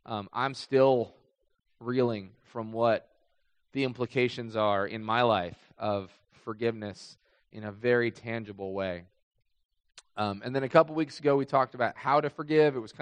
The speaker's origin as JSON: {"language": "English", "town": "Carmel", "region": "Indiana", "country": "United States", "tie": "born or raised there", "said": "I grew up here in Carmel. So I was a little kid in that grocery store."}